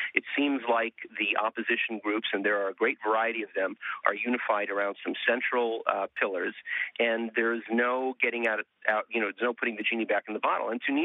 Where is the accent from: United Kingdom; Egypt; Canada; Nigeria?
Egypt; Alexandria, Alexandria Governorate; now in United States; I'm from Alexandria, Egypt, and I came to this country with my parents some time ago.